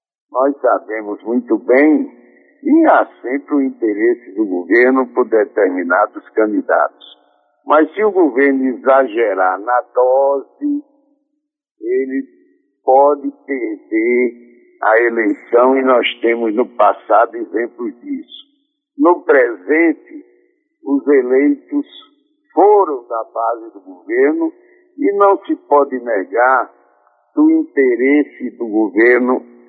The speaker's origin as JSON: {"language": "Portuguese", "region": "Rio Grande do Norte", "country": "Brazil", "tie": "born or raised there", "said": "que é ouvinte aqui da minha terra natal, o Rio Grande do Norte"}